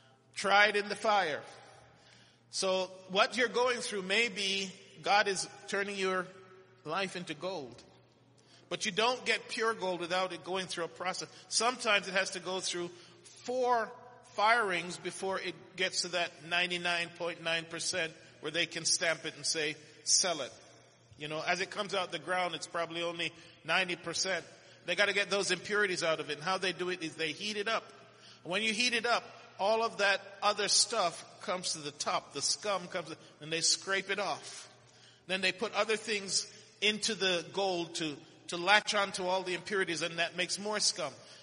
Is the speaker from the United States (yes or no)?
no; Jamaica; born there; Well, I was born in Jamaica.